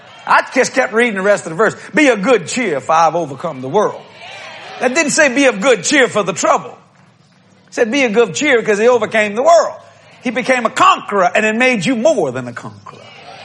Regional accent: New Orleans, Louisiana, United States; I mean, we're from New Orleans, Louisiana, years ago.

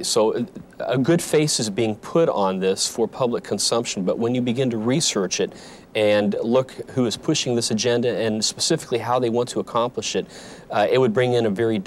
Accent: Indianapolis, Indiana, United States; I was invited to tour a company in Indianapolis, my hometown, that was to receive the contract from the U.S. Treasury Department

